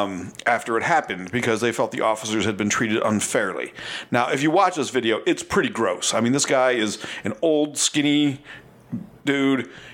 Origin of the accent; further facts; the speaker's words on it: Buffalo, New York, United States; the town of my birth, what I call my hometown, Buffalo, New York, had a really bad fucking week.